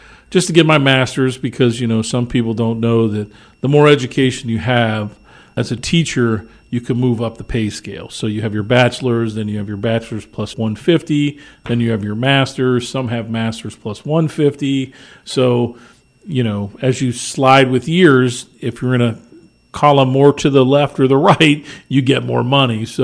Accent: Canton, Ohio, United States; And I'm originally from Canton, so my parents were in Canton.

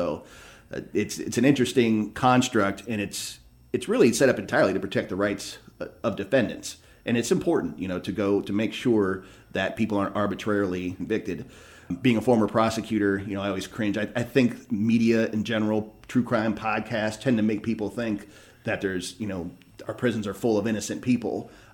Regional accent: Ohio, United States; hey, I'm from Holmes County. We have a unique county makeup between the English and the Amish.

